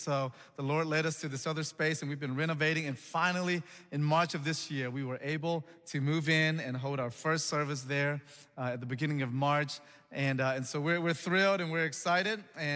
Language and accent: English; Antioch, Tennessee, United States; I'm actually from Middle Tennessee. I grew up in Antioch. I went to university at MTSU.